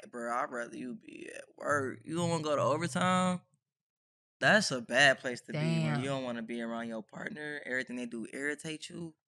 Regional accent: Ohio, United States; I'm from Ohio. We say gym shoes.

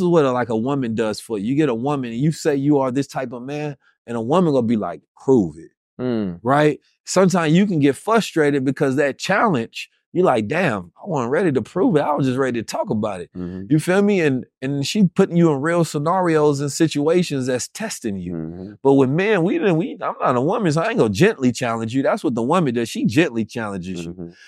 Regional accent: Oakland, California, United States; I'm from Oakland. You feel mm-hmm. me? Mm-hmm. You feel me? And the side of me that's not from Oakland is from St. Louis, and that's even worse.

